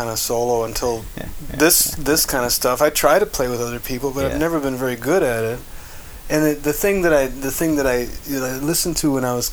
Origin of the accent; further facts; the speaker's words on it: Austin, Texas, United States; My friends when I was growing up in Austin, going to middle school